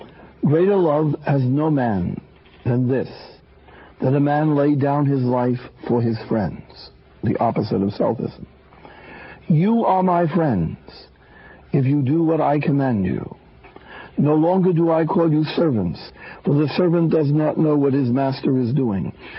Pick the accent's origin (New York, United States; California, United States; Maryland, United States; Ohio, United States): New York, United States; I'm a New Yorker, I'm a large city person